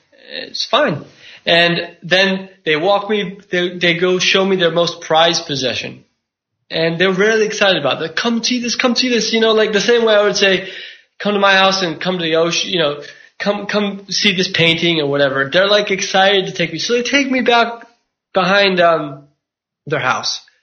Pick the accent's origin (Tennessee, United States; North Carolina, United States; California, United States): California, United States; like growing up in Silicon Valley, this is weird.